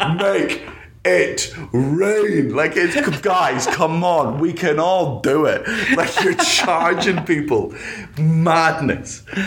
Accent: Scotland, United Kingdom; The great part about for me, as a Scottish person, one of the great things I like about Scotland is education's free.

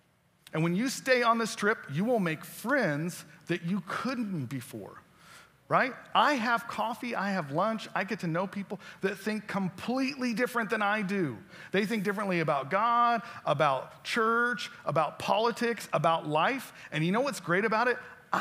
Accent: Florida, United States; Florida cowboy. I'm from Florida.

